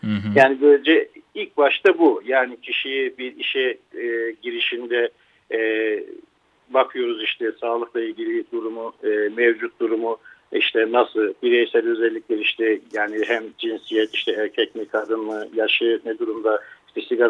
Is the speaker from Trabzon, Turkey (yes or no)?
yes; Trabzon, Turkey; born there; Ben 1977 Trabzon doğumluyum.